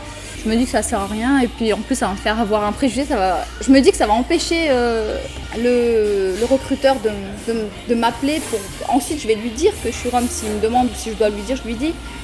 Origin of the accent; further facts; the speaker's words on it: France; quand je parle roumain, on me dit que j'ai l'accent français. Ils savent que je viens de France.